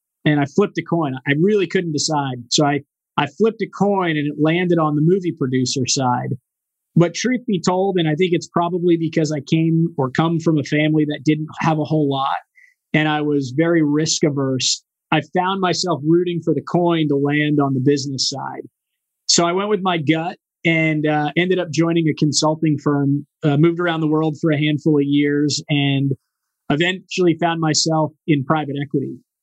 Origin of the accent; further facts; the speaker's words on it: San Diego, California, United States; born and raised in San Diego, went to college in Washington, D.C., wanting to be president of the United States.